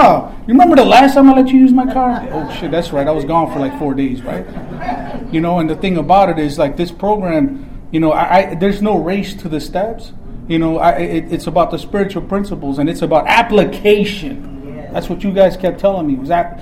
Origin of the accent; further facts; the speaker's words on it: Chicago, Illinois, United States; I'm from Chicago, Illinois. I don't know a single person on the East Coast, man.